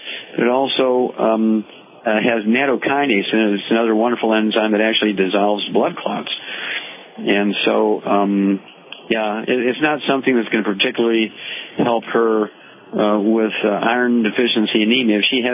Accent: Missouri, United States; born or raised there

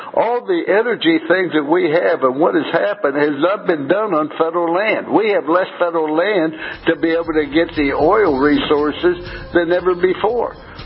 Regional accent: East Loop, Ohio, United States; And it's like I'm from Ohio. And I was raised in East Loop, Ohio, where the steel mills, the potteries, are now dead.

